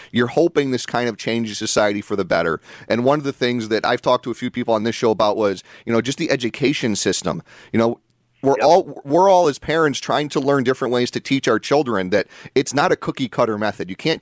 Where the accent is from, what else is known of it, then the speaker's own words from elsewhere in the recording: New Britain, Connecticut, United States; I remember going there as a little kid growing up in New Britain.